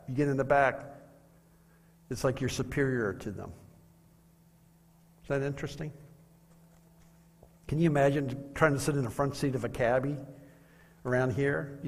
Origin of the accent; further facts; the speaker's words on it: Washington, D.C. area, United States; also born or lived in Texas; Growing up in the Washington, D.C. area, our culture was always, if you're talking to an adult or somebody older to you, than you, it would be Mr. and Mrs. Tierney.